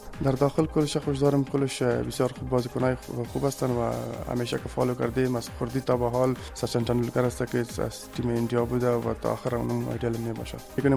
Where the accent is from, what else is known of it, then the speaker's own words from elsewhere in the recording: Afghanistan; بعد از افغانستان آمدیم و در افغانستان در ملک خود کرکت شروع کردیم